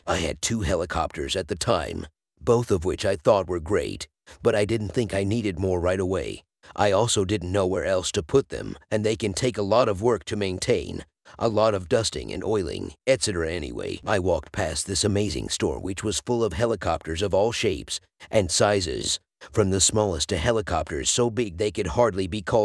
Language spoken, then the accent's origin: English; Houston, Texas, United States; I'm from the Houston area